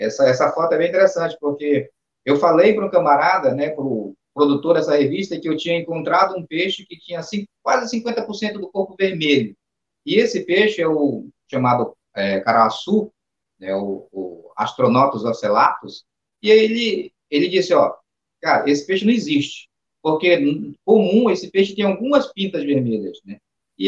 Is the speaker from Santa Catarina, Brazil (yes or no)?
no; Manaquiri, Amazonas, Brazil; now in Manaus, Brazil; Eu vim do interior, lá de Manaquiri, para Manaus